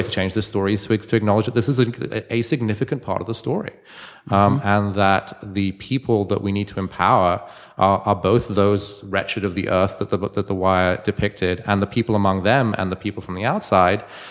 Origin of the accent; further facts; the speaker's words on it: London, United Kingdom; I'm from London originally.